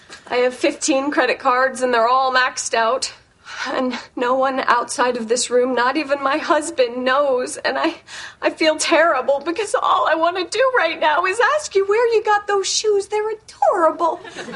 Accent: New York, United States; No, I'm from New York. I know this neighborhood.

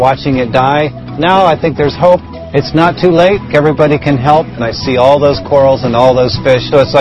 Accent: Florida, United States; I grew up diving in the Florida Keys, and it was just the most magical place.

